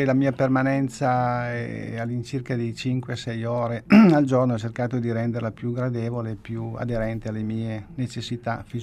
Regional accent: Turin, Piedmont, Italy; now in Rome, Italy

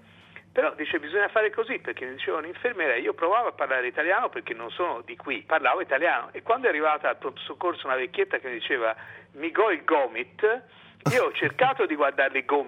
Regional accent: Florence, Tuscany, Italy; born there; Allora io sono nato a Firenze

